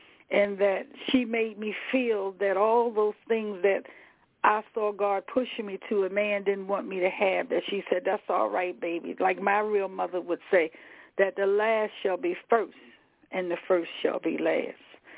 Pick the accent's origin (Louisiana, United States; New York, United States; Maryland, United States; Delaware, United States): Maryland, United States; Baltimore; I'm a street girl. I'm from East Side here in Baltimore.